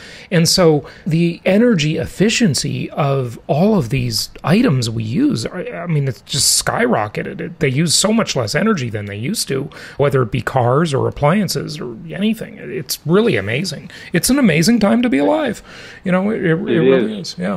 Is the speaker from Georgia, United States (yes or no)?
no; Los Angeles, California, United States; I mean, I grew up in Los Angeles, okay?